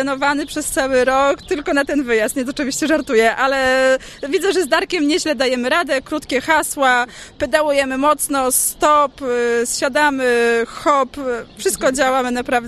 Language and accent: Polish; Sopot, Pomeranian Voivodeship, Poland; ogólnie jestem z Sopotu